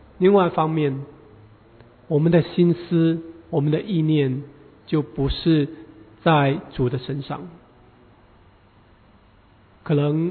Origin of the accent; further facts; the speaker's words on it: China; 就是我们中国人经常说的有钱能使鬼推磨